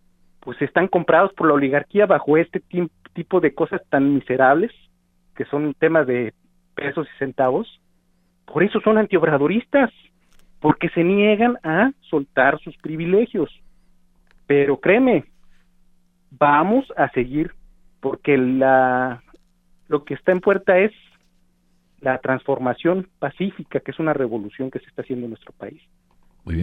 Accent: Mexico City, Mexico; Todos los que somos de la Ciudad de México, yo ya lo hice electrónicamente

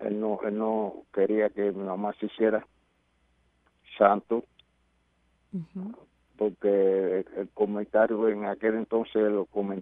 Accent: Matanzas, Cuba; me encontré con un muchacho de mi pueblo allá de Matanza que se llamaba Héctor, que era también abacuá.

